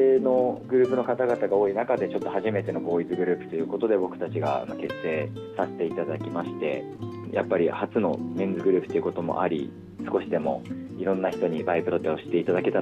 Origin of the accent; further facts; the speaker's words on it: Ibaraki, Japan; moved away as an adult; now in Tokyo, Japan; 実は生まれも育ちも今ちょっと東京に来てるんですけど、茨城県の方で生まれております。